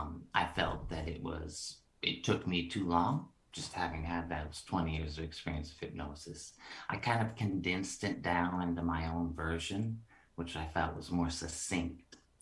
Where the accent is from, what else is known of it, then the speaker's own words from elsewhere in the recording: United States; And Tony, at the time, I'm an American.